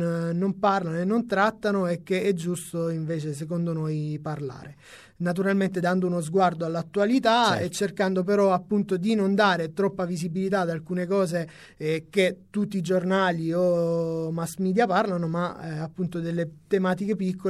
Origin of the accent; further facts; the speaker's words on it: Veglie, Apulia, Italy; Lecce provincia, Veglie, quindi sono Veglie, anche nel a Salento. Cavallo con la provincia di Brindisi.